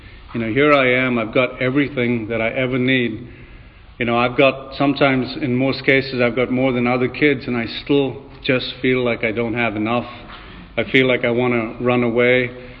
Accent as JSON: {"language": "English", "town": "Mumbai", "region": "Maharashtra", "country": "India", "tie": "born or raised there", "said": "But I grew up in Bombay. I grew up a mile from the Arabian Sea. You know, it was a really nice area, right on that coast, right on the coast there, is the big film industry."}